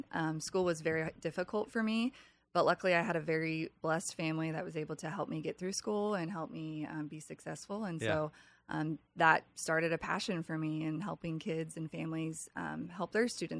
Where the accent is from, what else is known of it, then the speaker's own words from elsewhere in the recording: Rockport, Missouri, United States; now in Iowa, United States; I'm originally from Rockport, Missouri. My husband and I met at Northwest, and I followed him up here to be an Iowa girl now.